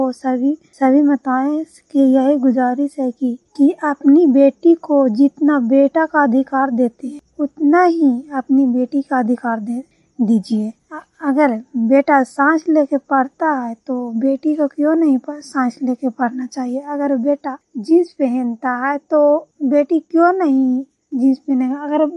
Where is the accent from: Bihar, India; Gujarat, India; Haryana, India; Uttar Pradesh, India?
Bihar, India; Block इल्साफोर junior, जिला नालंदा के निवासी हूँ।